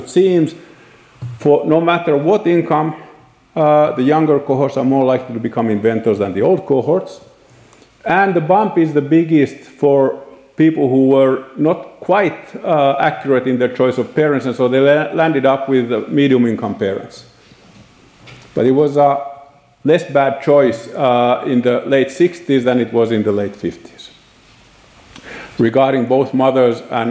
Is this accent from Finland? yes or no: yes; Finland; English is a second language; I was the first in the first cohort in my hometown that entered comprehensive schooling. And the people born the year after me, no matter where in Finland, they would go through comprehensive schooling.